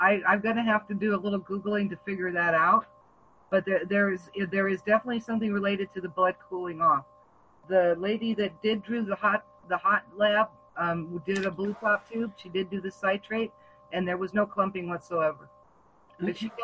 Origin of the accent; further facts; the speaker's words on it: Hawaii, United States; born there; now in Idaho, United States; I was born in Hawaii. Maybe that's my problem. I need to go home.